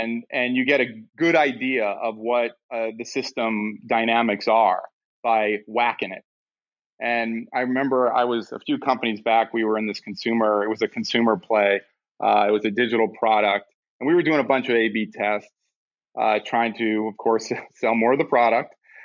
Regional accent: Miami, Florida, United States; I grew up in Miami. I used to plot hurricanes when I was 8 years old coming across the Atlantic in Miami

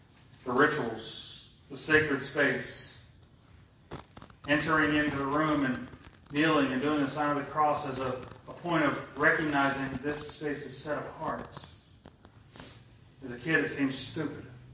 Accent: Baltimore, Maryland, United States; I remember talking to a nun at the church I grew up in Baltimore.

